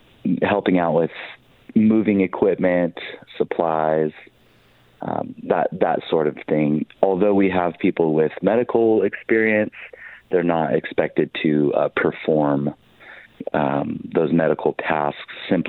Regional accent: Eugene, Oregon, United States; I'm probably the one that's the furthest out. I'm from Eugene.

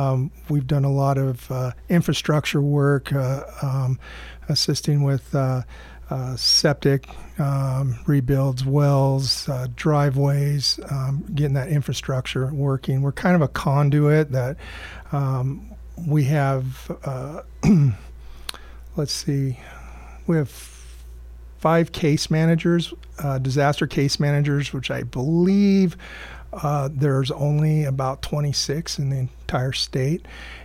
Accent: Grants Pass, Oregon, United States; I've been in the Roseburg area a little over 6 years. I grew up in Grants Pass, and the Umpqua River out there has been my playground for a long time.

